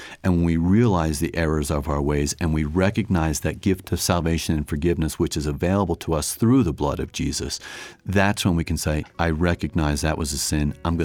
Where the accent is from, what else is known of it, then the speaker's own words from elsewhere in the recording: Pensacola, Florida, United States; I'm from Pensacola. If you travel over to Pensacola this time of the year, you will see lots of signs that say, warning, sea turtle nest, do not disturb.